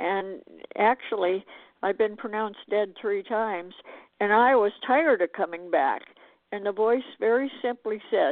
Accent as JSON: {"language": "English", "region": "Montana", "country": "United States", "lives_now": "Arizona, United States", "said": "I come from Montana, and I've lived in heavy snow, and I'm happy to be in Arizona."}